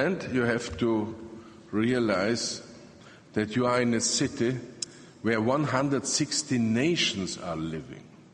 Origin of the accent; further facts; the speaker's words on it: Vienna, Austria; I'm from Vienna. I think it's the capital of social housing in Europe.